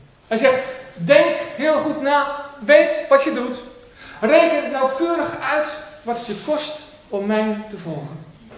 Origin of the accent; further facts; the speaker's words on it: Netherlands; Weet u, als Nederlanders zijn wij bekend om onze prijsbewustheid.